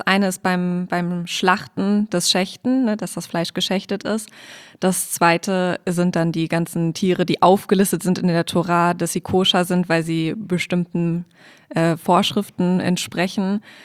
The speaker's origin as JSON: {"language": "German", "town": "Hanover", "region": "Lower Saxony", "country": "Germany", "tie": "born there", "lives_now": "Berlin, Germany", "said": "Ich komme aus Hannover, gebürtig."}